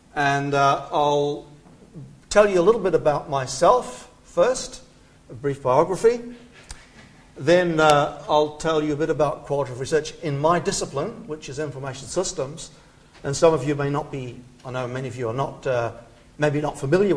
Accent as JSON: {"language": "English", "country": "New Zealand", "said": "Now, since some of you may not have been there, I thought I'd just say a little bit about where I'm from."}